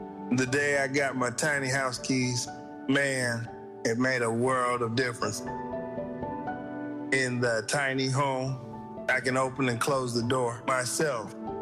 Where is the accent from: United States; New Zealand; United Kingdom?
United States; Detroit, Michigan; I was born and raised in Detroit, and I had a wonderful childhood